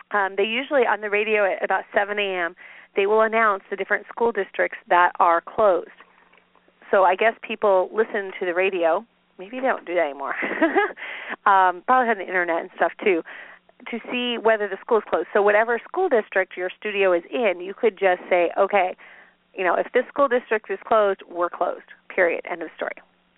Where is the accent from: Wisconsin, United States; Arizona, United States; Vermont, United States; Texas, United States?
Arizona, United States; Phoenix; because I grew up in Phoenix, haven't really dealt with the whole snow issue